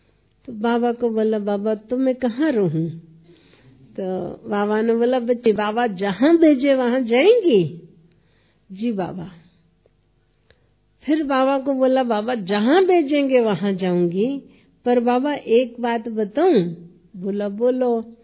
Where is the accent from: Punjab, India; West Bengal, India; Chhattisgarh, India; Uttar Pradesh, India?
Punjab, India; first language Pahari; तो उस समय मैं पंजाब से आई थी, तो पहाड़ी, पंजाबी और हिंदी तीन मिक्स भाषाएं बोलती थी।